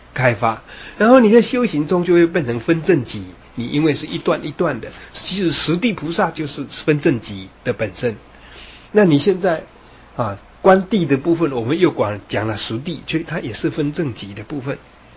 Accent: Yilan, Yilan County, Taiwan; 这个是我家乡宜兰的

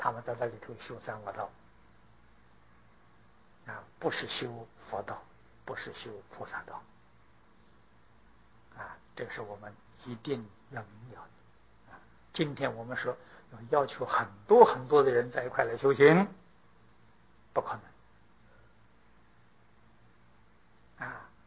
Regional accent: Taiwan; 苦啊，啊，比我们台湾人苦啊

